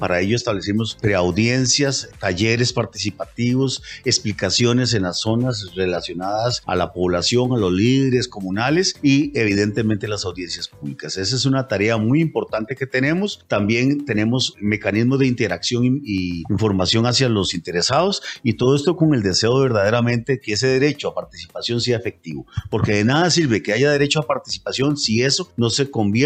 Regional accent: Costa Rica; Y ese es el reto que como costarricenses tenemos

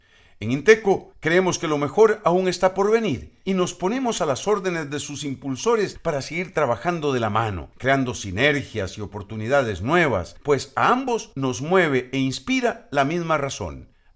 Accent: Costa Rica; Como costarricenses, todos coincidimos en las ventajas y oportunidades que han venido de la mano con el desarrollo de la marca país

